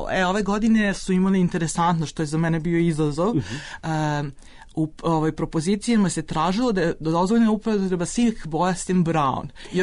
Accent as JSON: {"language": "Serbian", "country": "Serbia", "said": "naravno ja sam bila jedina iz Srbije."}